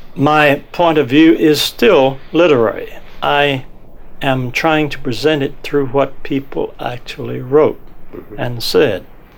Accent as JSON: {"language": "English", "region": "Virginia", "country": "United States", "tie": "born or raised there", "said": "I grew up in the Tidewater, Virginia historic area"}